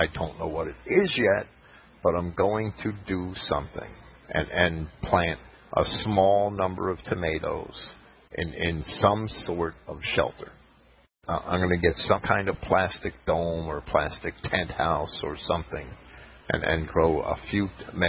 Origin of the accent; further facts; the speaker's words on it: Jersey City, New Jersey, United States; also born or lived in Bayonne; because I grew up in Jersey City, right? And Bayonne.